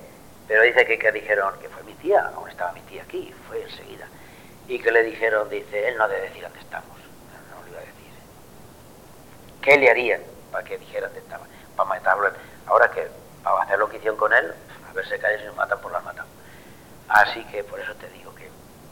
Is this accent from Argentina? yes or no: no; La Pesquera, Castilla-La Mancha, Spain; born there; Nací en La Pesquera, provincia de Cuenca, el 3 de septiembre del 43.